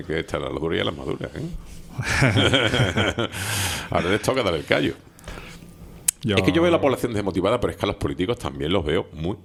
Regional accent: Canary Islands, Spain; nos afecta como canarios que somos

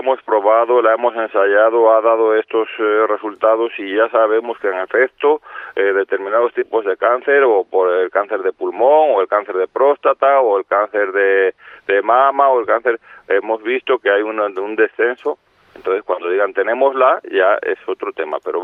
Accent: Castile and León, Spain; Castilla y León, que es de donde yo vengo y yo lo sé por mis padres que están allí

